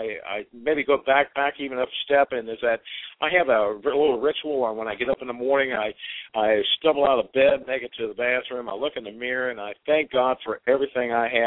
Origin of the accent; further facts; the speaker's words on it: Cincinnati, Ohio, United States; now in Savannah, United States; I'm originally from the Cincinnati area, and I was a transplant to Savannah, Georgia.